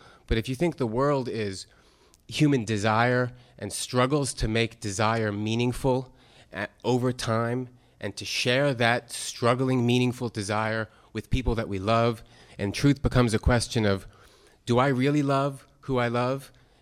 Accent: Berkeley, California, United States; I'm from Berkeley.

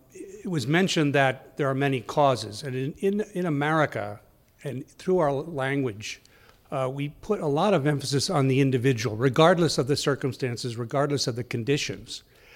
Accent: Napa, California, United States

